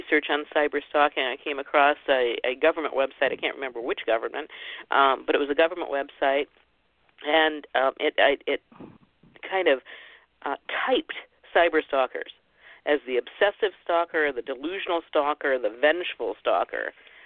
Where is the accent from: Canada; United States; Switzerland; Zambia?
United States; Ohio; I was born and raised in the Midwest in Ohio, and people don't appreciate that our Midwest area as much as I think they should.